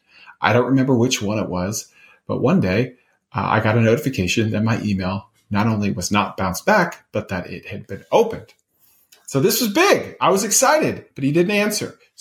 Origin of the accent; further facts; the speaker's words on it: the South, United States; I grew up in the South, so it looked like any other Southern neighborhood.